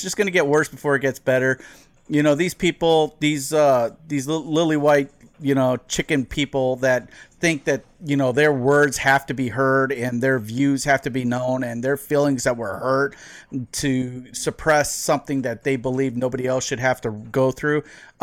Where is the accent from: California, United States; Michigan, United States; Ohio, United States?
California, United States; El Cajon; also born or lived in Visalia, California; I grew up in San Diego. I grew up in El Cajon, and the majority of my teenage years was in, you know, the rural communities in between the southern San Joaquin Valley, in between Bakersfield and Fresno in the Visalia area.